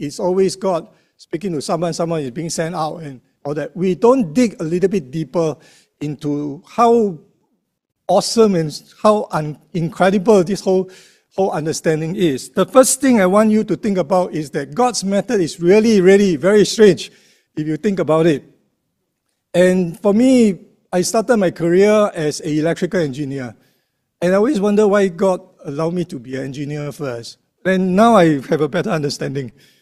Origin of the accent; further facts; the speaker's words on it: Singapore; So I said, yeah, we are from Singapore and we're here to do some work among the poor.